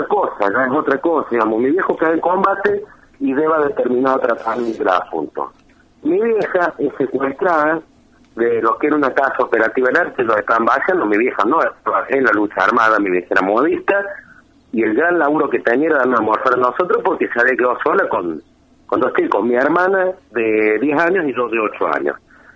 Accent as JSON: {"language": "Spanish", "town": "Desamparados", "region": "San Juan", "country": "Argentina", "tie": "born or raised there", "said": "Nací en San Juan, el Desamparado."}